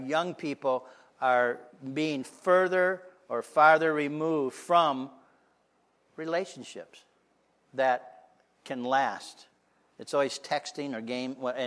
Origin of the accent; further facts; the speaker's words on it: Perry, Michigan, United States; But probably in this housing area, there are more people than in my hometown of Perry, Michigan.